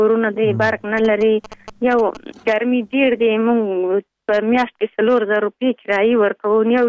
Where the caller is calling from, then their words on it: Pul-e Khumri, Baghlan, Afghanistan; د پلخمري.